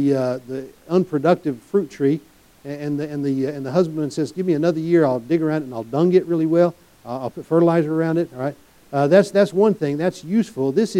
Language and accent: English; United States; It doesn't bring me closer to God just because I'm an American citizen.